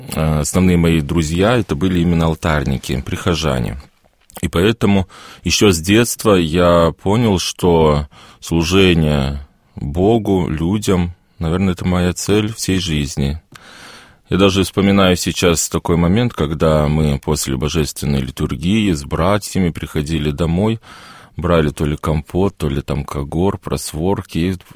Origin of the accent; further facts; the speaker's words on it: Orenburg Oblast, Russia; born there; Я родился в Оренбургской области в семье священника, многодетной семье. У нас у родителей 7 детей